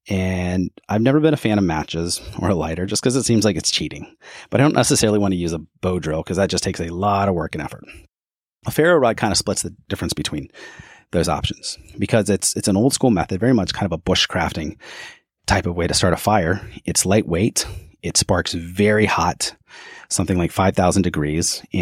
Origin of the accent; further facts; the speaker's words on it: Kentucky, United States; Growing up in Kentucky, the Gasper River was a waterway that myself and my brother spent a lot of time on as junior high and high school, and even in college.